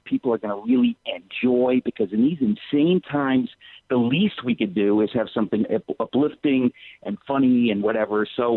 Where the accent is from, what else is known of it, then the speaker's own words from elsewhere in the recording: New York City, New York, United States; born there; I was born in New York City. My parents came from the old country. My father came from Greece. My mother came from Germany. They met in an English class in Manhattan in 1956.